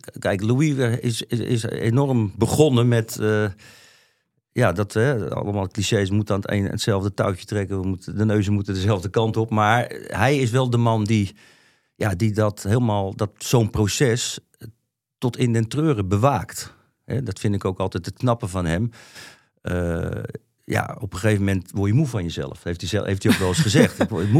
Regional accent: Zeeland, Netherlands; Kijk, ik kom uit Zeeland. Ik ben een bleu jongetje.

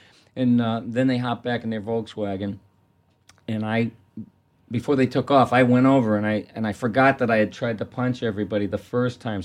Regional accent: Massachusetts, United States; I said, look, we're from Massachusetts.

